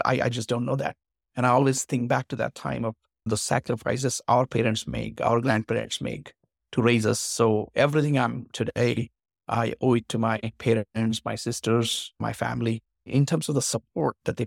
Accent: Hyderabad, Telangana, India; first language Marathi; English is a second language; my father was of the opinion, Marathi is my mother tongue, even though I was born in Hyderabad.

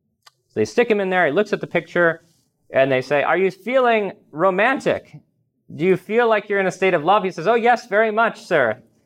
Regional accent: Boston, Massachusetts, United States; so in the north, I'm from the Boston area, we call traffic circles, we call them rotaries.

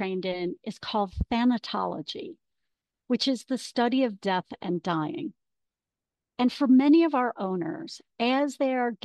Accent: Ontario, Canada; moved away as an adult; now in United States; I'm an original Canadian. I grew up in Ontario, but ended up coming to the U.S. And have been here for most of my adult life.

